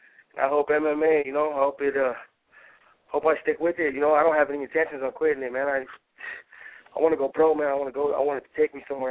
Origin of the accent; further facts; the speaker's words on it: Loveland, Colorado, United States; I'm actually back in my hometown. I'm up in Loveland.